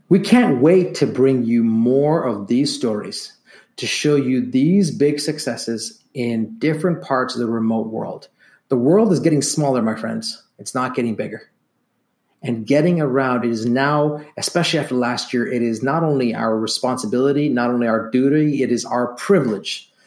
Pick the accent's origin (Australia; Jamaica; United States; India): India; Now, look, I'm Indian, so there are definitely no shortage of traditional costumes and traditional outfits in my culture.